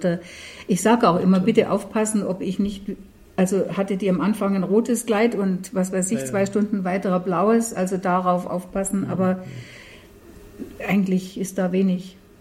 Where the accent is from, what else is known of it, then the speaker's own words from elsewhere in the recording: Dürrmenz, Baden-Württemberg, Germany; Aber man hat in diese Gartenschau dieses Dürmenz mit eingebaut, wo ich aufgewachsen bin.